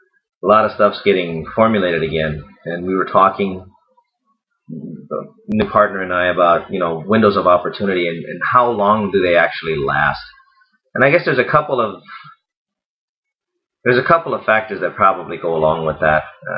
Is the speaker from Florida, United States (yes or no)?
no; Hawaii, United States; it's like, well, I'm from Hawaii.